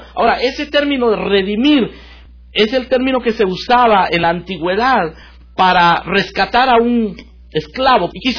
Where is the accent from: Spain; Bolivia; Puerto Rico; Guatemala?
Guatemala; ellos habían adoptado a una niña de Guatemala, de donde yo soy.